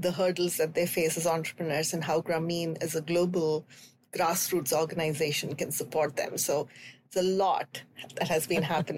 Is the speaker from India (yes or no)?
yes; Chennai, Tamil Nadu, India; I grew up in Chennai, India, and that was probably where I lived my entire life through my undergraduate degree